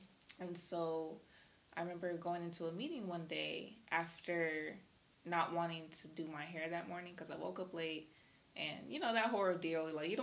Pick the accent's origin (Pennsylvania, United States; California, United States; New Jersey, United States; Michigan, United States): New Jersey, United States; Because I'm coming from Jersey. I had a little, you know, little East Coast attitude about me. I had an accent and everything.